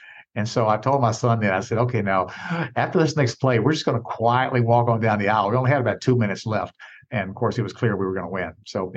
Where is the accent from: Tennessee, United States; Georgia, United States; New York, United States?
Tennessee, United States; Jackson; Well, I grew up in Tennessee and still the fifth largest city in the state, Jackson, Tennessee, which is near Memphis